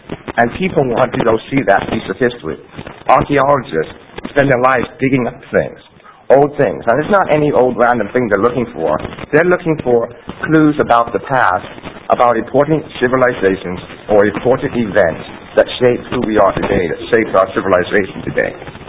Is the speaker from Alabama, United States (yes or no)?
no; Portland, Oregon, United States; I'm from Portland, Oregon, and I'm a basketball fan.